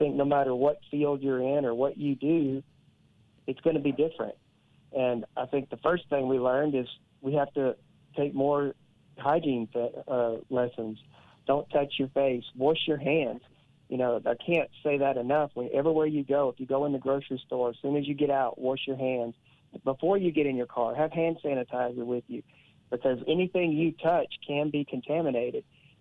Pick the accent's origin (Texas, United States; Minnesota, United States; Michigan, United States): Texas, United States; Garland; And I grew up here in Garland, so I've been pretty much in Garland my whole life. So I also was grown up in this small town here.